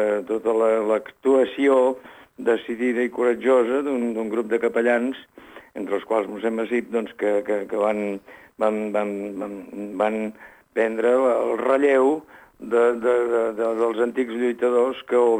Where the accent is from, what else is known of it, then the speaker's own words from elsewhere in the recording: Vilanova i Geltrú, Catalonia, Spain; jo sóc fill de Vilanova i Geltrú